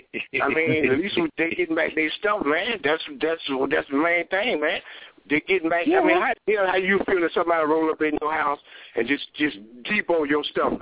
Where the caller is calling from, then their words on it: Jacksonville, Florida, United States; I'm calling from the Belly of the Peace down here in Jacksonville, Florida.